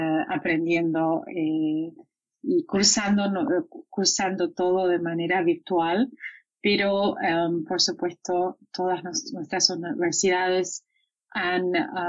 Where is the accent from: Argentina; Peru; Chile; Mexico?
Argentina; now in United States; Yo soy argentina, de origen, radicada en Estados Unidos hace más de 20 años, comunicándome hoy con ustedes desde Buenos Aires, donde vine a visitar a mis padres 15 días a trabajar de manera remota.